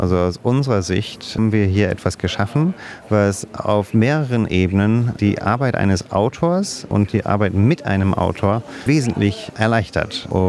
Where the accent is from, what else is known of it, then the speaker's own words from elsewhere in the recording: England, United Kingdom; born there; first language English; German is a second language; Kam mir auch sehr entgegen, weil ich gebürtiger Engländer bin. Also es ist meine Muttersprache.